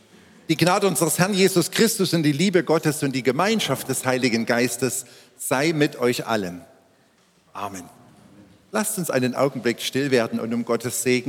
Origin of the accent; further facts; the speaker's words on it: Schneeberg, Saxony, Germany; also born or lived in Zwickau; Ich bin in Zwickau geboren, weiß aber von meinen ersten drei Lebensjahren ganz, ganz wenig. Ich war 3 Jahre alt, dann sind wir nach Schneeberg ins Erzgebirge gezogen. Dort war mein Vater Pfarrer und meine Eltern haben noch 2 Kinder bekommen. Wir sind also 6 Geschwister.